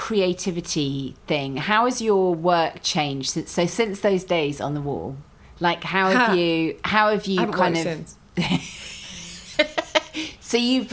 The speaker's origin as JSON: {"language": "English", "region": "London", "country": "United Kingdom", "said": "As a Londoner, I feel like, this is my right."}